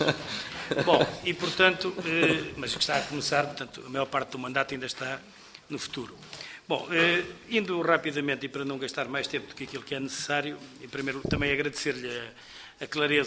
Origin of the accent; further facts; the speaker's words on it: Ansião, Leiria, Portugal; born there; eu nasci no Conselho de Ancião